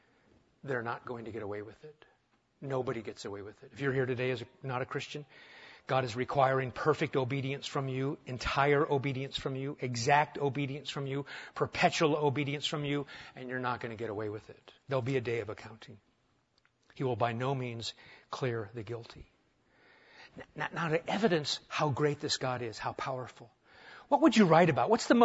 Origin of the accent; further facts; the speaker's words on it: Omaha, Nebraska, United States; When I was a kid, we grew up in Omaha. I grew up in Omaha, and as a kid, we would always have to go in a certain corner of our basement when we had tornadoes.